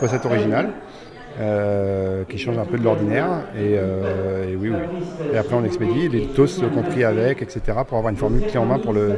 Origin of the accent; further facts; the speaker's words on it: Lamballe, Brittany, France; je viens de Lamballe, à Côte d'Armor